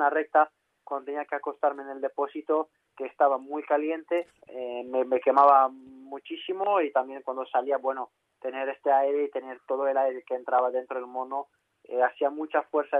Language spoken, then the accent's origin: Spanish; France; Spanish is a second language; siendo el primer francés en haber ganado MotoGP